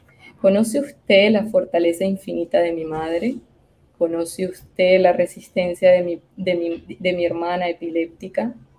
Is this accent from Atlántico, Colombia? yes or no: yes; Barranquilla, Atlántico, Colombia; si bien crecí en la ciudad, en Barranquilla, crecí en un barrio popular, en un barrio pobre